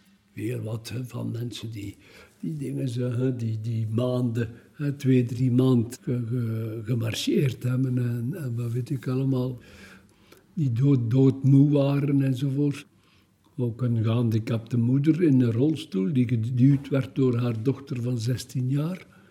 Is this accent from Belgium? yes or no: yes; Limburg, Belgium; ik ben eigenlijk dus afkomstig van Limburg. Ik ben geboren in Schuurlaerk, de stad, de 15 januari, in 1942